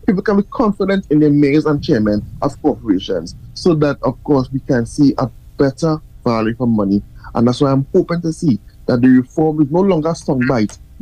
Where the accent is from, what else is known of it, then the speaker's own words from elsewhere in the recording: Point Fortin, Trinidad & Tobago; I am from Point Fortin, the Point Fortin Borough Corporation